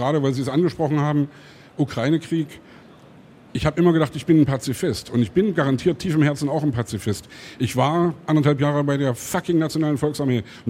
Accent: East Germany, Germany; Früher bei uns in der DDR gab es Wahlen, die waren genauso schwachsinnig wie die Wahl, die bei Putin jetzt stattgefunden hat.

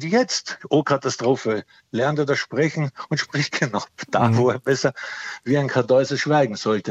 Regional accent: Austria; wenn ich mir das als Österreicher erlauben darf

